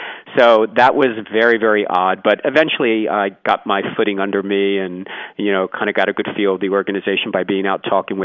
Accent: Baltimore, Maryland, United States; moved away as an adult; Well, I grew up in Baltimore, so I'm not far into the four seasons, but I moved away right after I got out of college.

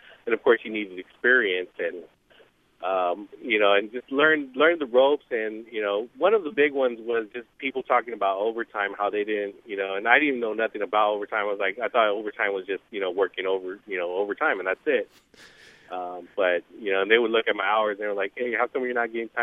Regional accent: San Antonio, Texas, United States; I grew up here in San Antonio, and right now I'm 31

